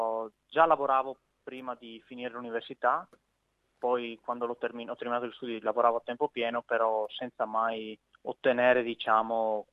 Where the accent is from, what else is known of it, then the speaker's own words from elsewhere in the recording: Portogruaro, Veneto, Italy; now in Australia; io ho 31 anni e vengo da Portocluaro, che è un paese in provincia di Venezia, vicino al confine col Friuli Venezia Giulia.